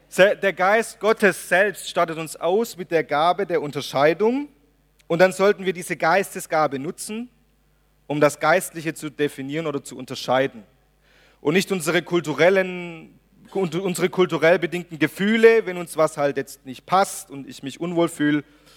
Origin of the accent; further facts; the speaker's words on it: Germany; So schwer uns das vielleicht als Deutscher auch so fällt.